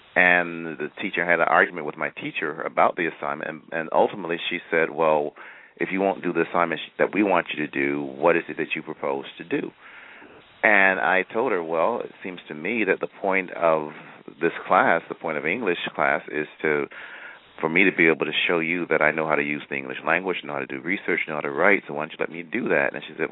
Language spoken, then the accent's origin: English; Chicago, Illinois, United States; as I mentioned, I was from Chicago. I was from the west side of Chicago, which had been devastated